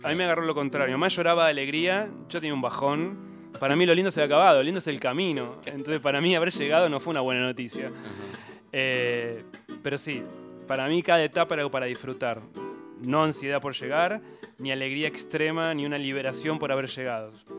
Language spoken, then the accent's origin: Spanish; Argentina; Somos 62 argentinos que no nos conocíamos.